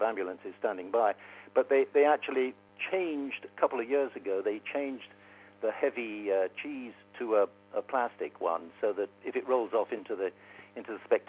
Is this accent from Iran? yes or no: no; England, United Kingdom; But I grew up in England with The Goons and with Beyond the Fringe and with Monty Python and people like that.